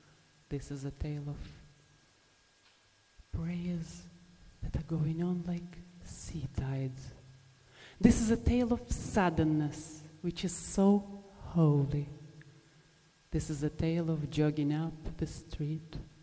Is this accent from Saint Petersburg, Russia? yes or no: no; Gorky, Nizhny Novgorod Oblast, Russia; I was born in Gorky. Gorky that stands on two great energies, the Volga and the Oka. My fluid inner comes from there.